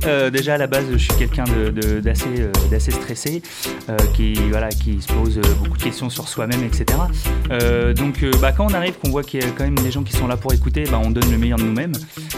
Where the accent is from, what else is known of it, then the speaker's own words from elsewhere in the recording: Grand-Quevilly, Normandy, France; also born or lived in Elbeuf; moi j'ai 35 ans, je suis né à Elbeuf, moi, mais j'ai vécu pratiquement tout le temps à Grand-Quevilly.